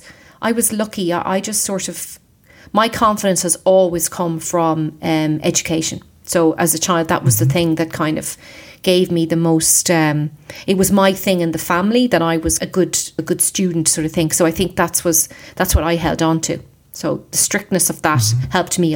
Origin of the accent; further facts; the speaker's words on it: Dundalk, Leinster, Ireland; Yeah, I grew up in Ireland, yeah, in Dundalk, which is about 50 miles north of Dublin, which is the capital city.